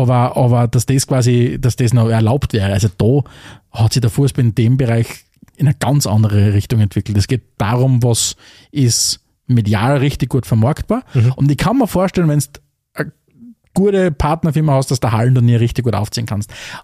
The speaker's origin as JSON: {"language": "German", "country": "Austria", "said": "Und ich meine, sowohl bei uns in Österreich als auch in Deutschland war das ja wirklich ein Riesending"}